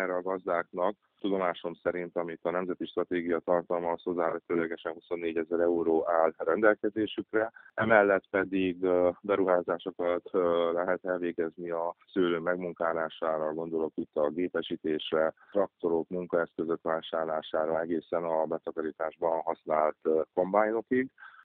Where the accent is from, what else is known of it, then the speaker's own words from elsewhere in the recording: Satu Mare County, Romania; ahonnan én is származom, Szatmár megyéből